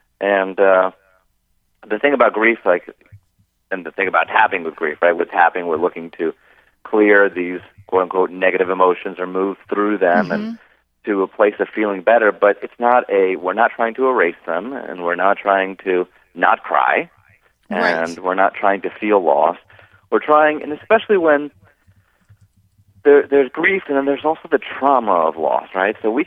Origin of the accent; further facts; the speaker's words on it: Newtown, Connecticut, United States; who lost her son Jesse in the Sandy Hook school shooting here in my hometown of Newtown.